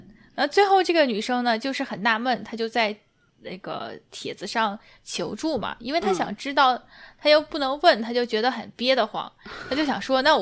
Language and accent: Chinese; Harbin, Heilongjiang, China; Hello， 大家好， … 我来自黑龙江哈尔滨，我的大学专业是对外汉语，但目前我在一家江苏的公司做 HR